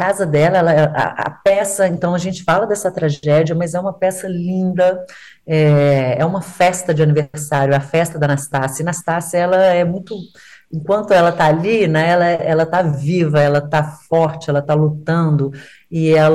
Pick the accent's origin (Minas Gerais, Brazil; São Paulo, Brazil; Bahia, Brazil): Minas Gerais, Brazil; de um feminicídio em Minas, de onde eu venho.